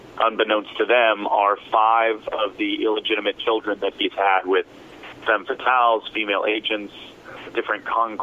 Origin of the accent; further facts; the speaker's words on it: California, United States; now in New York, United States; I'm a Southern California guy.